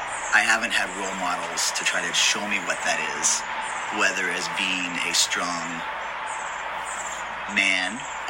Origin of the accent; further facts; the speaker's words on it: Southern US, United States; And I know I grew up in the South. I grew up in a family that was very racist and homophobic.